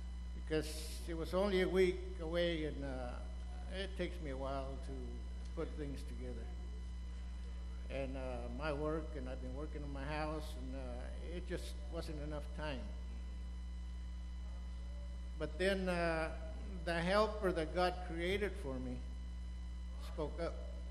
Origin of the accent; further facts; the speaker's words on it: Texas, United States; I am not a Mexican from Mexico. Like I tell my children, I'm not a Mexican, I'm a Texan.